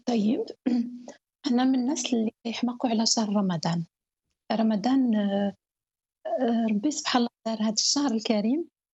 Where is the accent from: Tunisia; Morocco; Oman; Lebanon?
Morocco; now in France; احنا كمغاربه كنحماقوا على داك المجمع العائلي. ومني وخرجت هنا لفرنسا بقات هذيك التربيه نتاعنا والثقافه والعادات المغربيه لاصقه هنايا